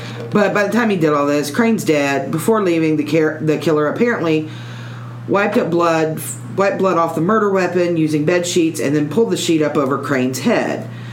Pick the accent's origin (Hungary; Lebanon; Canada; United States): Lebanon; I am from Lebanon, so